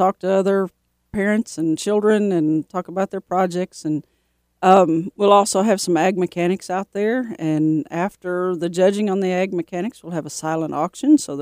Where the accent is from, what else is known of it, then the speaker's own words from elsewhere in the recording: Mississippi, United States; It's just different in different areas. I grew up in Mississippi. 4-H was more predominant than FFA.